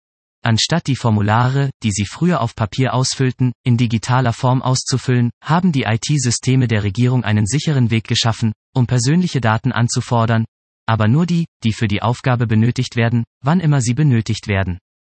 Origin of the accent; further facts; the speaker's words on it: Tallinn, Harju County, Estonia; Ich vergleiche das gerne mit meiner Heimatstadt Tallinn.